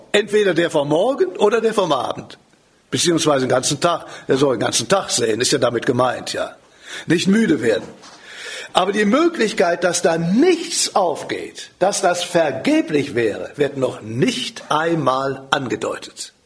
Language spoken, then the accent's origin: German; Cologne, North Rhine-Westphalia, Germany; ich bin in Köln aufgewachsen